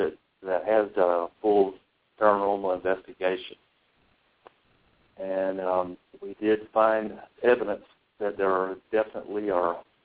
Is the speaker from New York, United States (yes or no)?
no; Clinton, North Carolina, United States; I'm from Clinton, North Carolina.